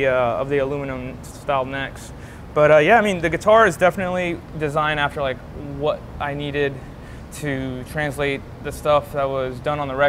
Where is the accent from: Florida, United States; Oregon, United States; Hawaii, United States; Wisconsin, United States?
Florida, United States; Miami; So, yeah, very, you know, I'm from Miami, so.